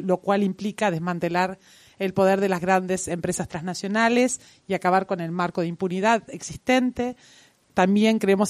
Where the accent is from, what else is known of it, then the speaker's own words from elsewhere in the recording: Uruguay; vengo de Uruguay, de Redes Amigos de la Tierra